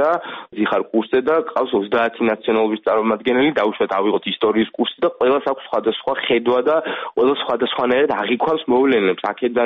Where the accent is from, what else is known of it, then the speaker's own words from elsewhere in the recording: Kakheti, Georgia; მე წარმოშობით კახელი ვარ